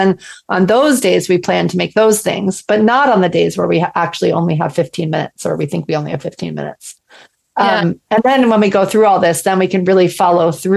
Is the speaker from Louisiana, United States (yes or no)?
yes; New Orleans, Louisiana, United States; I'm from New Orleans originally. And in New Orleans, they always have red beans and rice on Monday.